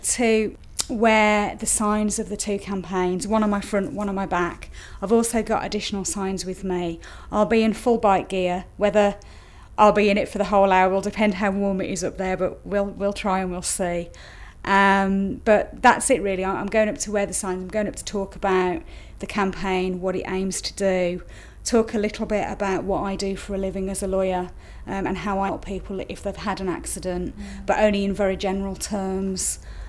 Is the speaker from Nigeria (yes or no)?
no; Birmingham, West Midlands, United Kingdom; now in Macclesfield, United Kingdom; my name is … My date of birth is the 4th of the 5th, 1969. I come originally from Birmingham but now live in Macclesfield in Cheshire.